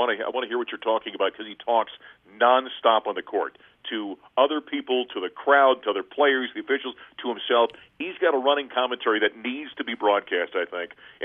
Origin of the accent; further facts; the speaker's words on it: North Dakota, United States; growing up in North Dakota with a North Dakota State Bison up there